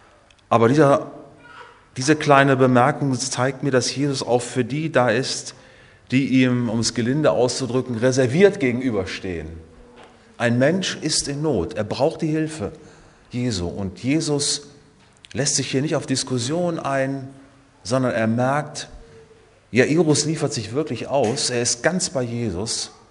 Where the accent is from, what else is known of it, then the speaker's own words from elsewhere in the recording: Cologne, North Rhine-Westphalia, Germany; als ich vor einiger Zeit Köln besuchte, meine Heimatstadt, und mir einige Dinge noch einmal angeschaut hatte.